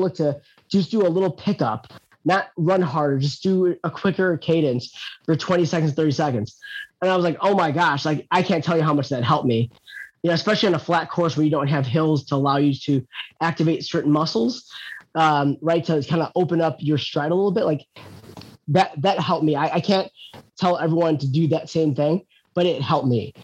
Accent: Chicago, Illinois, United States; I grew up here in the Jordan era, and definitely grew up with a family that loves sports.

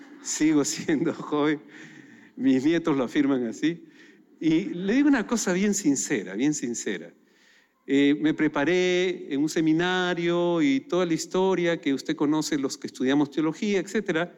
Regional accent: Lima, Peru; Mi padre es de Lima, yo soy de Lima

